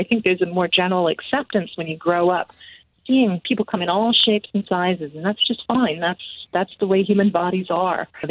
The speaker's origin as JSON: {"language": "English", "country": "Canada", "tie": "born or raised there", "lives_now": "Finland", "said": "I grew up, I've lived several places, but I grew up predominantly in Canada"}